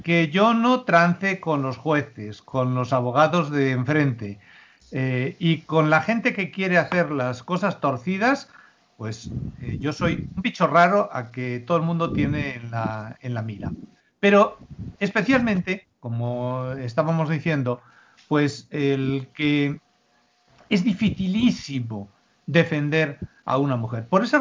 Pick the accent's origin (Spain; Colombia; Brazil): Spain; now in Mexico; como yo, como pues vivo en México, pero soy español, y tengo una educación, pues digamos de allá